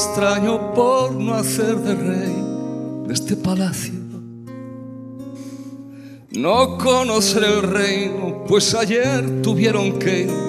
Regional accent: Galicia, Spain; Y venir a mi tierra, la que tanto echo de menos, a Galicia

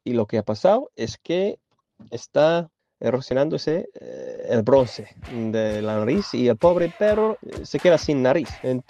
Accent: Scotland, United Kingdom; soy escocés, vivo en Edimburgo y soy guía turístico.

